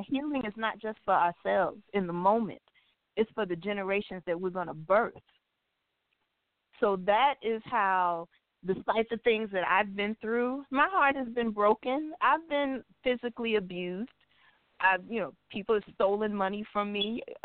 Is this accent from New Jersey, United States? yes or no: no; Mississippi, United States; moved away as an adult; now in Baltimore, United States; it was my first time really living away from home like that. I'm from Mississippi. So he brought me here to Baltimore, Maryland, where I knew no one.